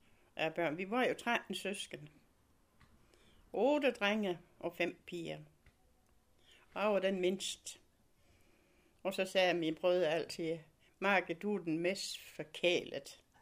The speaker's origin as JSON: {"language": "Danish", "town": "Kvong", "region": "Region of Southern Denmark", "country": "Denmark", "tie": "born or raised there", "said": "Jeg blev født i Kvong."}